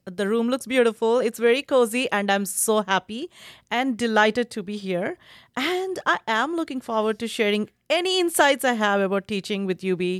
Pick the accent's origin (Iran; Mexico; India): India; English is a second language; now in United States; by my accent and my name, you can figure out that I'm from India.